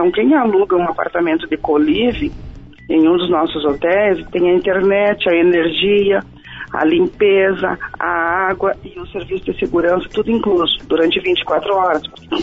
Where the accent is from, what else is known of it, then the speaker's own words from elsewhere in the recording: Rio Grande do Sul, Brazil; somos gaúchos.